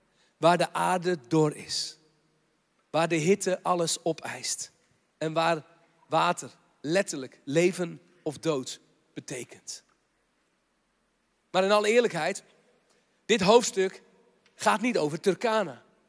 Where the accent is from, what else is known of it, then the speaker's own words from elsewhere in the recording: Katwijk, South Holland, Netherlands; Dit is een foto uit Oud-Katwijk, waar ik vandaan kom.